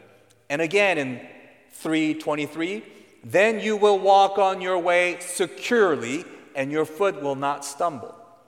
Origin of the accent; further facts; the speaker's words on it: Broadview Heights, Ohio, United States; I'm from Broadview Heights.